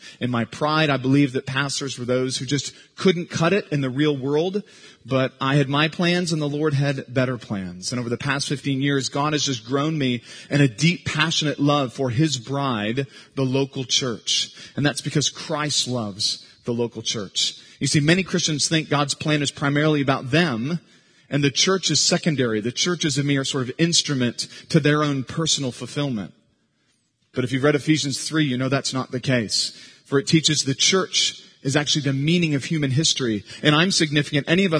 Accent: Santa Cruz, California, United States; But I was raised in Santa Cruz, California, which makes Berkeley often look a lot like Mayberry compared to Santa Cruz.

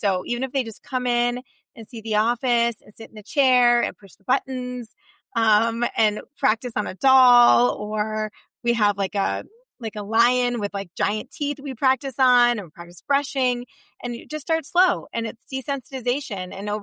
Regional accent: Arizona, United States; and then here I am back home. I was born and raised here in Arizona.

